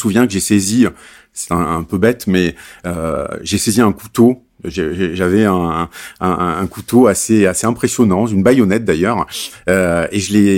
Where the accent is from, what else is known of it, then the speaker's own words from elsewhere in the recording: Bordeaux, Nouvelle-Aquitaine, France; Je suis pas du tout parisien. Je suis bordelais.